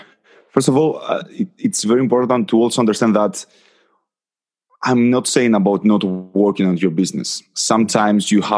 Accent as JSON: {"language": "English", "town": "Athens", "region": "Attica", "country": "Greece", "lives_now": "Manchester, United Kingdom", "said": "Originally, I'm from Athens, Greece, but right now I live in Manchester, UK."}